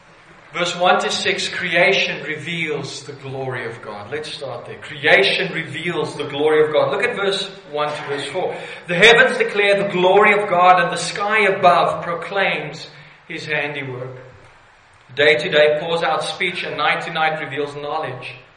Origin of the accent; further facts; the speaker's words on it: Pretoria, Gauteng, South Africa; I grew up in Pretoria, basically, and there the light drowns out so much of the night sky.